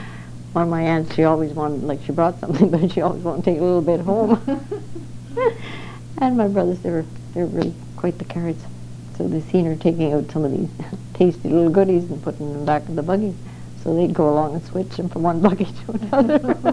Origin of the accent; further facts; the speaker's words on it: Navan, Ontario, Canada; born there; I was born September 18th in Navan in 1923.